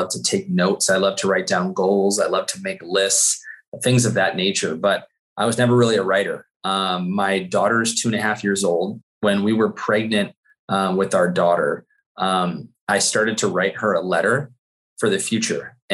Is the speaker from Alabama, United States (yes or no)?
no; Santa Barbara, California, United States; also born or lived in Houston, Texas; So I was born in Houston, Texas, but raised in sunny Santa Barbara, California.